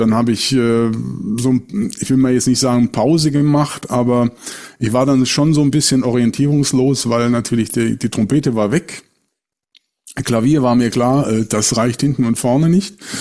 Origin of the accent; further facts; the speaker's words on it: Neu-Ulm, Bavaria, Germany; fing er an, eine Blaskapelle zu leiten in Neu-Ulm, da wo ich herkomme.